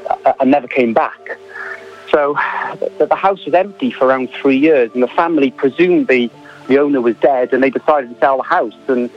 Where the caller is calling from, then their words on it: St Albans, East of England, United Kingdom; I'm phoning from a little village in Hertfordshire called St Albans.